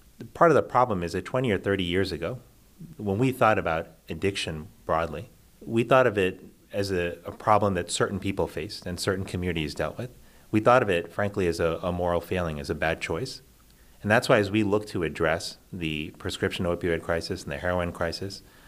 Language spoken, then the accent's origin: English; Miami, Florida, United States; And growing up in Miami, you know, we knew, even when I was younger, that HIV was a problem